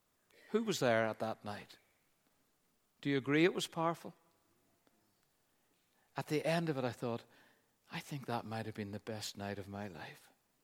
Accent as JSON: {"language": "English", "town": "Belfast", "region": "Northern Ireland", "country": "United Kingdom", "said": "And we said, \"But we're from Belfast. We're used to bombs.\""}